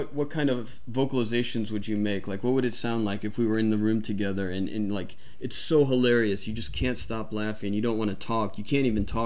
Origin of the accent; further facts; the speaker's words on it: St. Louis, Missouri, United States; I'm from St. Louis, which is the Midwest.